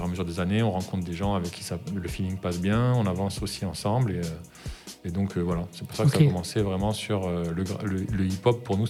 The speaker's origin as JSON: {"language": "French", "town": "Biarritz", "region": "Nouvelle-Aquitaine", "country": "France", "tie": "born or raised there", "said": "Nous on est sur Biarritz, on a grandi au Pays Basque."}